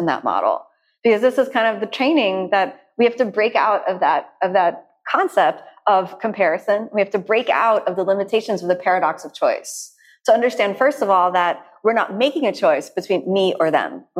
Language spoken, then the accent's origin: English; United States; now in Denmark; I said, I'm American, I like peanut butter, and I wanted to buy some peanut butter. And I went into the store in Denmark